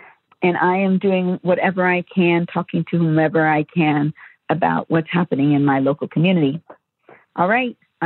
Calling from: Menlo Park, California, United States; I'm calling you from Menlo Park, California, and I'm a naturalized citizen, so I always vote.

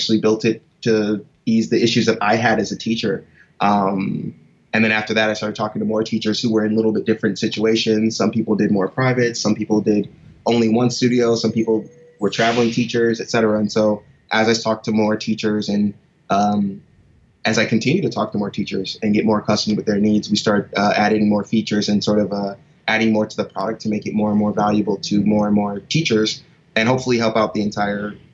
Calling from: Santa Monica, California, United States; I'm joining you from sunny Santa Monica, California, United States.

